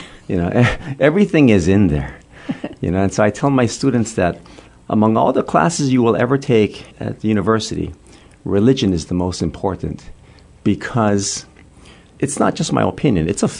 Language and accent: English; Honolulu, Hawaii, United States; I was born and raised in Hawaii.